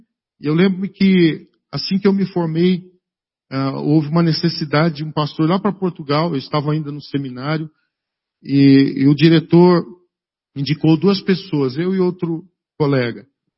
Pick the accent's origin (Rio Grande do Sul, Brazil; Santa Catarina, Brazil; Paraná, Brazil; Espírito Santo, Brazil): Paraná, Brazil; Umuarama; eu fui gerado lá no Paraguai. Eu vim nascer no Brasil, eu nasci aqui no Paraná, tá bom? Eu sou paranaense, minha carteira de identidade diz que eu nasci em Umuarama.